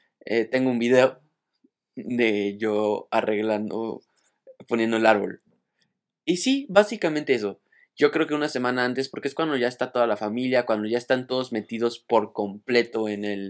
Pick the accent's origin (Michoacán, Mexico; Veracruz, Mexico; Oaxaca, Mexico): Veracruz, Mexico; Coatzacoalcos; yo pasaba mis vacaciones en mi pueblo, en Coatzacoalcos, Veracruz.